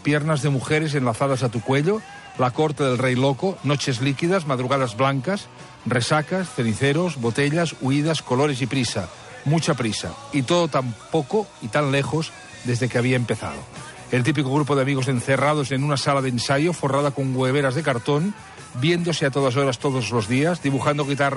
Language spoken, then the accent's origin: Catalan; Barcelona, Catalonia, Spain; els que som d'Horta